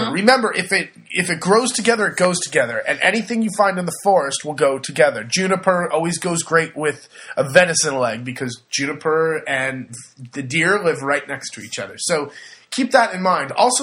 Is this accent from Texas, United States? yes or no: no; California, United States; I'm from California. You don't prepare for winter.